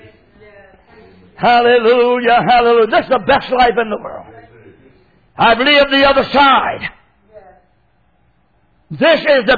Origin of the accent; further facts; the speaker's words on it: North Carolina, United States; born there; I was born in Sampson County, and they have a record of my birth in Sampson County, North Carolina.